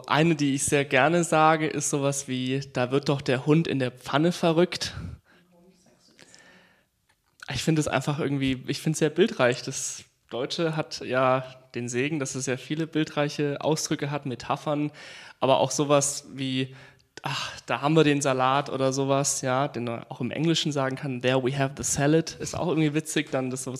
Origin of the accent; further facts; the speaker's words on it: Mexico; born there; first language es; German is a second language; also born or lived in Esslingen, Germany; ich bin ja mit dem Spanischen aufgewachsen, ist ja meine Muttersprache. Ich bin in Mexiko geboren und meine Familie kommt daher oder ein Teil der Familie.